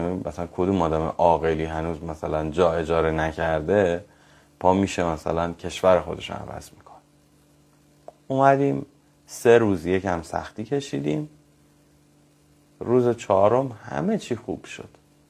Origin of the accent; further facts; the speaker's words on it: Tehran, Tehran Province, Iran; moved away as an adult; now in Mashhad, Iran; من مشهد رو بیشتر دوست داشتم، با اینکه از 3 سالگی تا 36 سالگی تا 34 سالگی تهران بودم، یعنی 31 سال زندگی من تهران بودم،